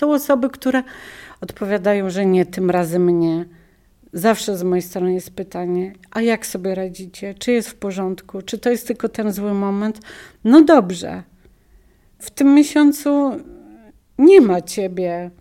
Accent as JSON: {"language": "Polish", "town": "Białystok", "region": "Podlaskie Voivodeship", "country": "Poland", "tie": "born there", "lives_now": "Warsaw, Poland", "said": "Urodziłam się w Białymstoku, kocham Białystok i w obecnej chwili jeszcze jestem w Warszawie."}